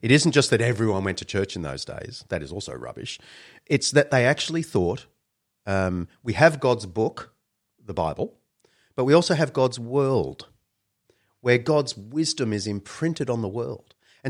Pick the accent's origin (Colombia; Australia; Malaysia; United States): Australia; Sydney, New South Wales; I grew up in Sydney, classic Aussie household, lived by the beach